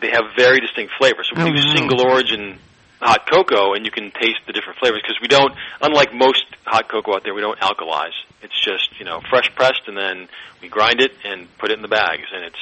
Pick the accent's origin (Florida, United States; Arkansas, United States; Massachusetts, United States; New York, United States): Massachusetts, United States; also born or lived in Los Angeles; Well, I'm from Western Massachusetts originally, okay, and I went to school at Emerson College, which is in Boston. But then I went out to L.A. for 23 years, and we just came back in 2015.